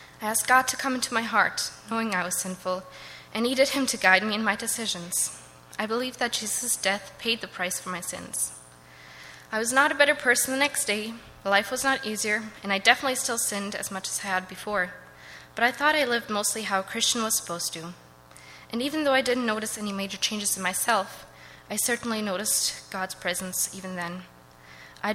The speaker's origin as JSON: {"language": "English", "country": "Germany", "tie": "born or raised there", "moved": "yes", "lives_now": "Canada", "said": "I've lived almost exactly half of my life in Canada. For the first half of it, I grew up in Germany. I was raised there by Christian parents and attended a private Christian school."}